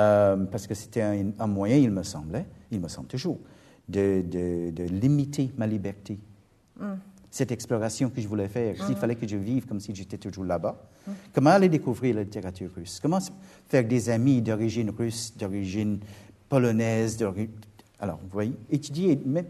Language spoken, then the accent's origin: French; Trinidad & Tobago; mon devoir en tant que Trinidadien, c'était de continuer à vivre à Toronto